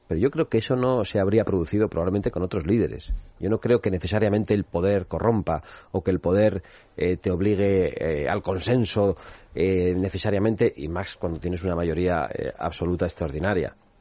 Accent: Basque Country, Spain; en Cataluña y en mi tierra vasca

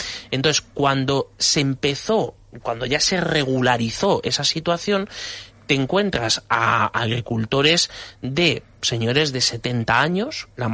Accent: Castilla-La Mancha, Spain; y que sea en mi tierra, en Castilla-La Mancha

